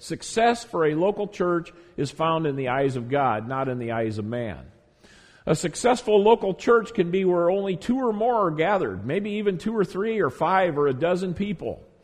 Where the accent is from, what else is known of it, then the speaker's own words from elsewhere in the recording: Moscow, Iowa, United States; people like me from Moscow, Iowa. You know, that's my home turf. I joked with someone this week that when I was talking about that, I said, you know, I'm from Moscow. They said, oh, Moscow, Russia?